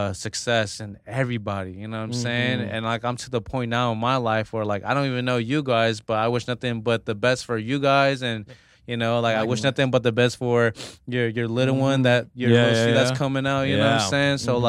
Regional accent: Fresno, California, United States; also born or lived in Spain; This is my home. Central Valley, Fresno, California is my home.

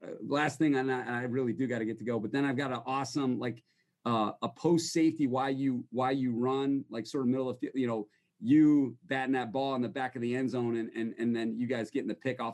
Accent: Cleveland, Ohio, United States; No, well, I'm from Cleveland, Ohio, bro. So, I mean, it's definitely a new experience.

